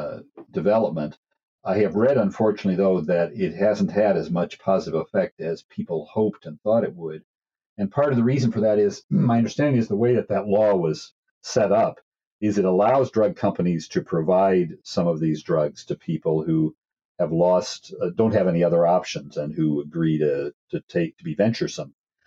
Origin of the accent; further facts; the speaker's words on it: Omaha, Nebraska, United States; I was once fortunate to have a leading innovative entrepreneur in my hometown here of Omaha